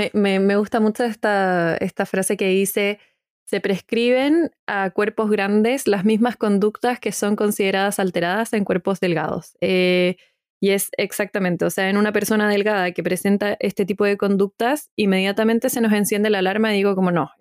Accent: Chile; el daño que presentamos nosotras como mujeres chilenas en nuestra conducta alimentaria

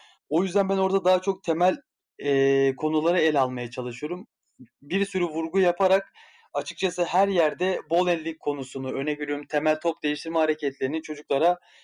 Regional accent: Istanbul, Turkey; born there; 1992 İstanbul doğumluyum.

